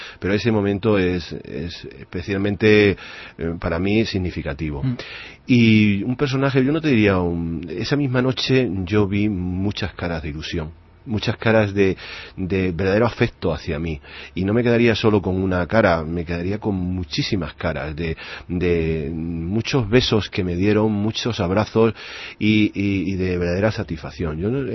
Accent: Extremadura, Spain; Yo procedo de Extremadura y allí también se come cabrito a caldereta, ¿no?

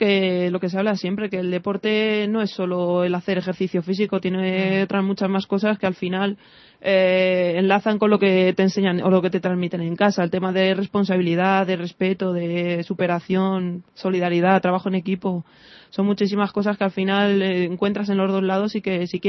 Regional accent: Pinto, Community of Madrid, Spain; also born or lived in Salamanca; llevo en Pinto residiendo desde los 3 años, así que toda la vida.

